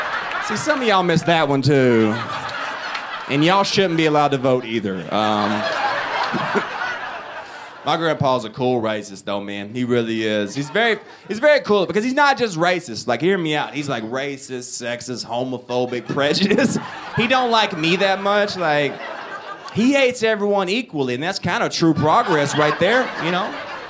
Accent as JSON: {"language": "English", "region": "the South", "country": "United States", "said": "It's funny because I'm from the South, so everyone assumes I'm my grandpa all the time."}